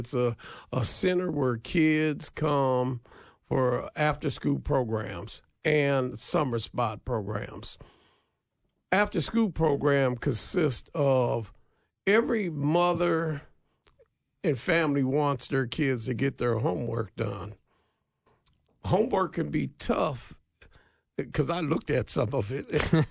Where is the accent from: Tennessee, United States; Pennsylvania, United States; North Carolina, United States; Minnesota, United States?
Minnesota, United States; Minneapolis; And that's a lot different from when I grew up in North Minneapolis.